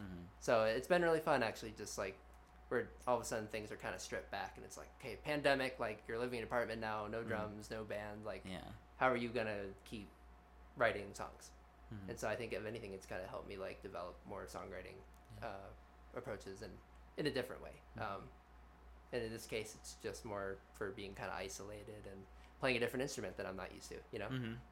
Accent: Louisville, Kentucky, United States; because I grew up in Louisville, actually, and I love being, like, a suburban slash urban

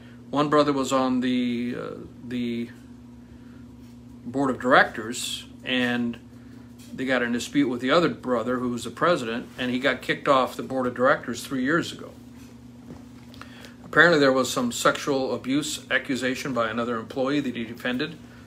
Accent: South Dakota, United States; I'm from South Dakota

